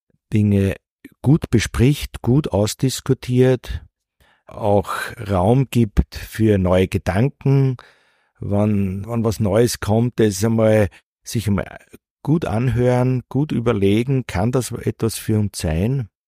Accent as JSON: {"language": "German", "town": "Gmunden", "region": "Upper Austria", "country": "Austria", "tie": "born or raised there", "said": "Ich bin ja in Gmunden geboren, bin dort auch aufgewachsen, habe eigentlich nur mehr während meines Studiums dann einmal meine Heimatstadt verlassen. Ich habe in Wien studiert."}